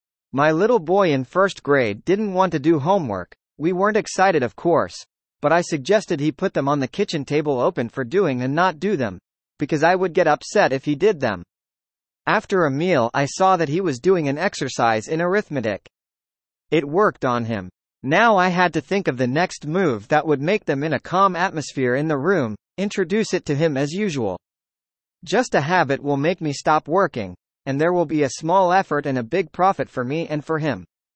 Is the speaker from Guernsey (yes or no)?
no; Haifa, Haifa District, Israel; I grew up in the Danya neighborhood in Haifa, a neighborhood of the rich, but we were more than the poor.